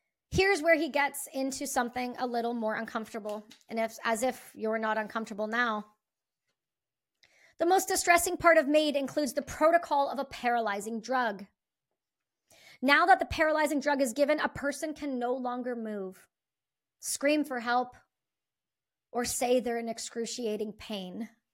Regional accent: Canada; Because our Canadian government has now deemed us as Canadian citizens nothing but a nuisance, a burden, a problem, a thing in the way.

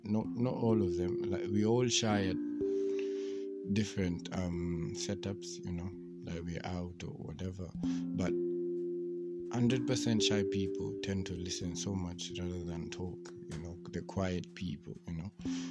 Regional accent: Kenya; And mostly Kenyans, I'm a Kenyan.

